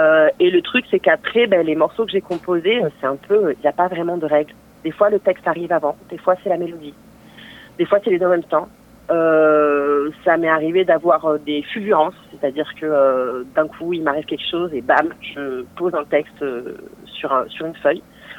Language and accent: French; Bordeaux, Nouvelle-Aquitaine, France; on est originaire de Bordeaux